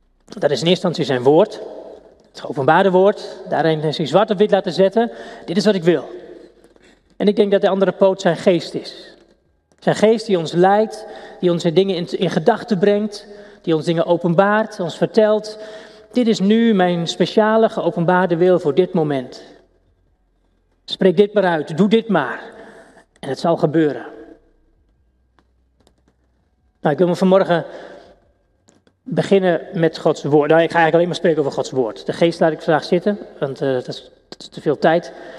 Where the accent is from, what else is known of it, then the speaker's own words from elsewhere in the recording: Overijssel, Netherlands; now in Almelo, Netherlands; Ik kom uit Twent, ik ben Almeloer inmiddels, dat is al 6 jaar.